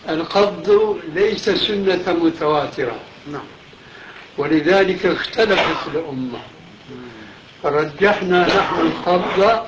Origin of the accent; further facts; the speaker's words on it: Syria; لابد أنكم سمعتم بحجب معروف هنا وعندنا في سوريا، حزب التحرير.